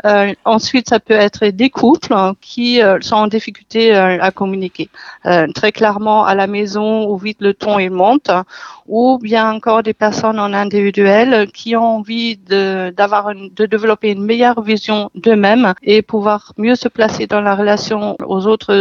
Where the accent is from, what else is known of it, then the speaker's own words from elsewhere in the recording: Germany; French is a second language; now in France; déjà pour expliquer mon petit accent, je suis d'origine allemande et je vis en France depuis 1984 et j'ai la nationalité depuis.